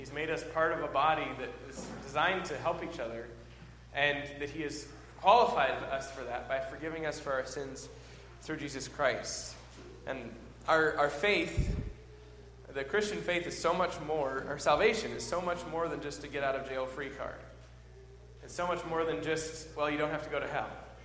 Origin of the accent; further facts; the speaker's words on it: New England, United States; the heartbreaking part for me growing up in New England is that it's the historic church in the center of town, in every town, that's the Universalist church.